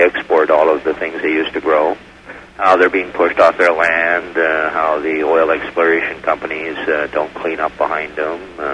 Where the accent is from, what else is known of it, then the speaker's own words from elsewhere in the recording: Montreal, Quebec, Canada; Yeah. I'm from Montreal